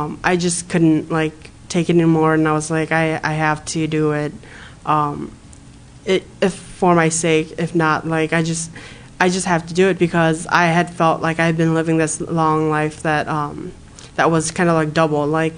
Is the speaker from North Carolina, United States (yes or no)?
no; St. Paul, Minnesota, United States; I grew up in St. Paul and in the east side where there was a lot of Hmong people.